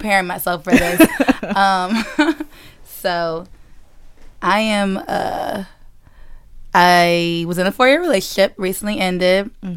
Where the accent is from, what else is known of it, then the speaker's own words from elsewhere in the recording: Baltimore, Maryland, United States; now in Brooklyn, United States; I am from Baltimore, living in Brooklyn, going on 5 years now.